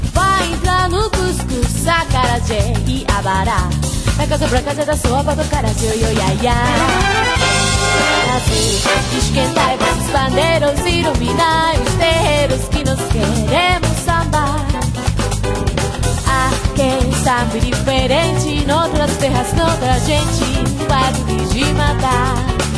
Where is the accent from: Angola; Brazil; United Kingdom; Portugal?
United Kingdom; Scotland; Portuguese is a second language; Eu cresci com o futebol na Escócia